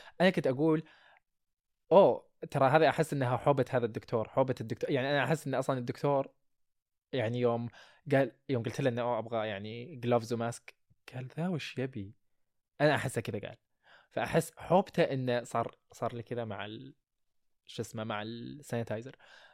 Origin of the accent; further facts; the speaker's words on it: Saudi Arabia; انا هندي انا سعودي انا خليجي